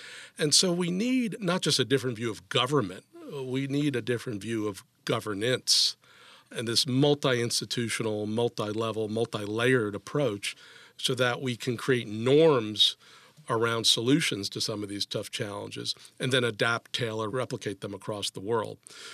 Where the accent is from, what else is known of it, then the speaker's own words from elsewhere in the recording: Brooklyn, New York, United States; I grew up in Brooklyn, New York.